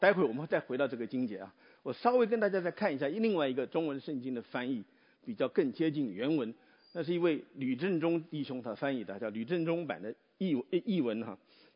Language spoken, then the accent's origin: Chinese; Taipei, Taiwan; 我小的时候我在台北长大